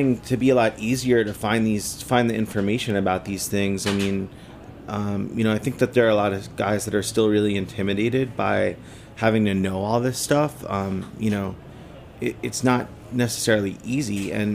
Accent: New York, United States; moved away; also born or lived in Portland, United States; I moved out from New York, which is where I'm from, out to Portland, Oregon in the early 90s.

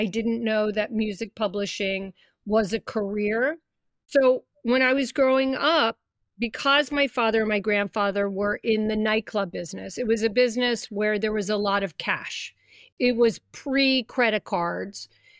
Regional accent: Philadelphia, Pennsylvania, United States; So I grew up in Philadelphia. My father and grandfather were in the nightclub business.

